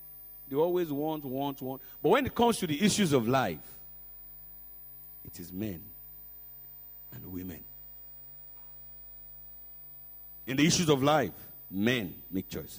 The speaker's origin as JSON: {"language": "English", "country": "Nigeria", "said": "When, you know, I'm from the Yoruba extraction."}